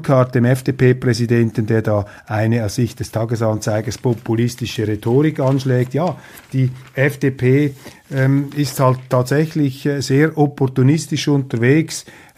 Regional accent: Switzerland; So etwas würde ich sowieso nie machen als Schweizer Wahlbeobachter.

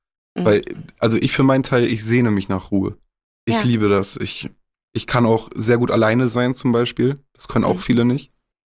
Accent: Augustfehn, Lower Saxony, Germany; Ich komme aus Augustfehn. Und die Feen, das sind Kanäle.

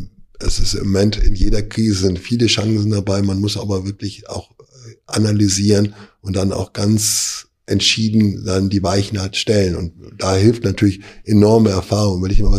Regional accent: Essen, North Rhine-Westphalia, Germany; Ich bin also zwischen Essen und Frankfurt unterwegs, habe auch eine Bleibe in Köln, bin also mal in Köln, mal zu Hause hier in Raum Frankfu

